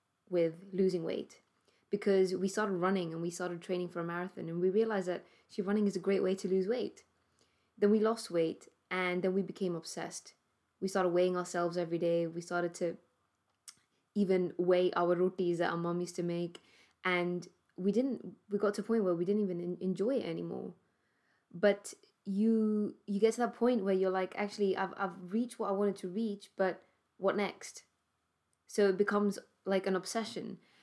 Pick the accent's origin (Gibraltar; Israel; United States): Gibraltar; My brother and I were raised in Gibraltar, and we had access to good weather